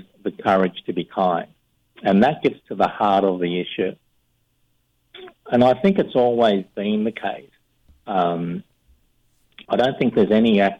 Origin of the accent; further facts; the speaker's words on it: Australia; And I'm from Australia. We're a very lucky country.